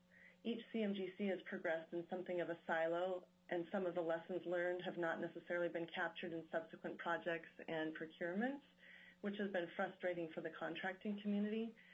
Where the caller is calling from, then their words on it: Fairbanks, Alaska, United States; I'm calling in from Fairbanks, Alaska.